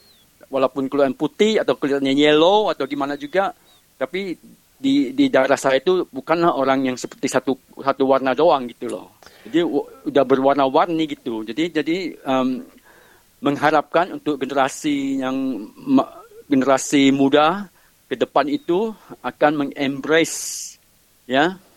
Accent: Indonesia; born there; Karena saya kan lahir di Indonesia dengan mixed race from my mother. Ibu saya itu adalah sudah campur dengan orang Malay, dengan orang Chinese, dengan orang Batak.

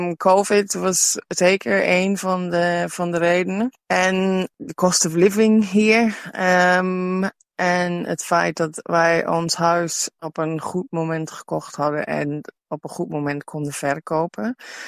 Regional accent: Netherlands; ik kom dus uit Nederland en mijn partner komt uit Ierland.

